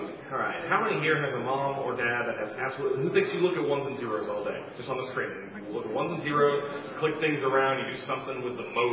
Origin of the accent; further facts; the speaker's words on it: Canada; Okay, well, I'm from Canada, so... woohoo!